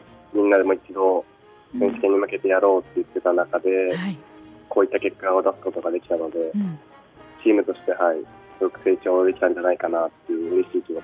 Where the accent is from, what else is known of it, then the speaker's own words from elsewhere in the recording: Shizuoka, Japan; は静岡県になります。